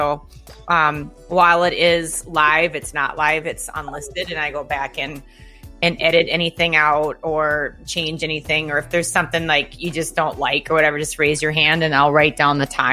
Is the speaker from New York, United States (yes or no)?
no; St. Paul, Minnesota, United States; born there; I was born in St. Paul. I was born in St. Paul, Minnesota.